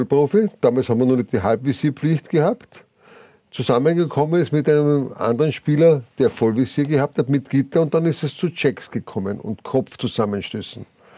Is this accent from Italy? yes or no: no; Austria; bei uns in Österreich